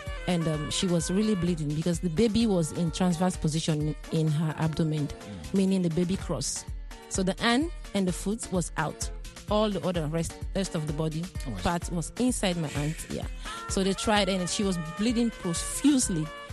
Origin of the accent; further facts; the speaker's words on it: Sierra Leone; now in United States; So growing up in Sierra Leone